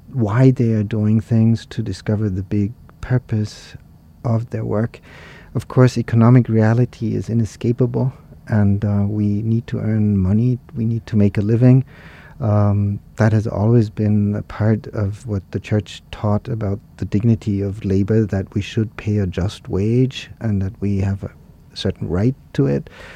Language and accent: English; Austria; I grew up in Austria, and I was half an hour away by car from the Iron Curtain.